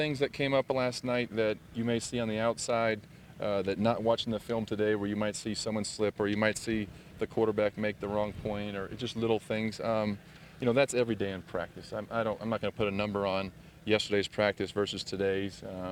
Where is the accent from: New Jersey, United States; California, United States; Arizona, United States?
California, United States; And coming back out west, you know, I'm from California, so it's great to get back out this way.